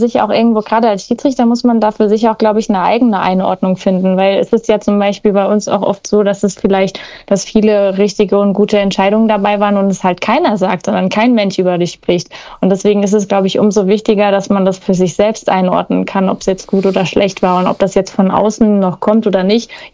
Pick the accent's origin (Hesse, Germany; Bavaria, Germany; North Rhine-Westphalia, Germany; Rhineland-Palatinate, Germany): Rhineland-Palatinate, Germany; Gau-Odernheim; Ich komme ja aus Gaudernheim